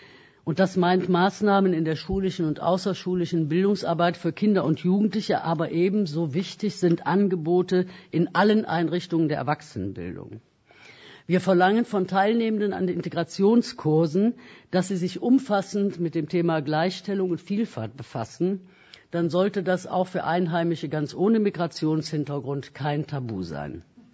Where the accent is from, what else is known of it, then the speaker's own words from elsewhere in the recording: Cologne, North Rhine-Westphalia, Germany; Ich komme aus Köln.